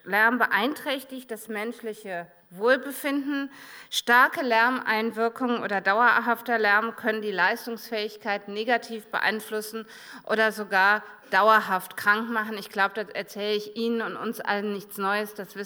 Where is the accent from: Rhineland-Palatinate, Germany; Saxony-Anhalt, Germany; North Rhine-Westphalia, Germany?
North Rhine-Westphalia, Germany; Cologne; aus meiner Heimatstadt Köln. Es ist doch immer schön, wie viele Rheinländer sich dann doch auch in München finden.